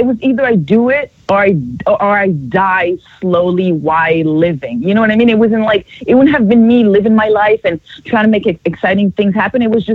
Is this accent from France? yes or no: yes; France; English is a second language; And so, but in growing up in France, there were no black people on TV.